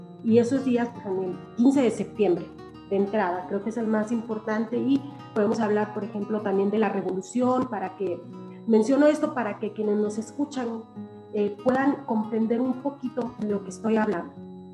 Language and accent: Spanish; Sain Alto, Zacatecas, Mexico; yo soy originaria de Sain Alto, y que tenemos la inquietud de hablar de los lugares donde nacimos